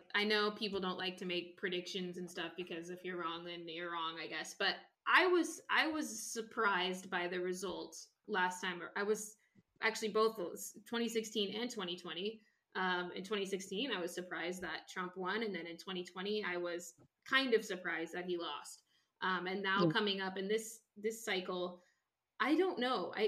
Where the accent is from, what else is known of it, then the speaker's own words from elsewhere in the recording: Washington, United States; moved away; I'm from Washington State. Like I said, I don't live there anymore, but I'm from Washington State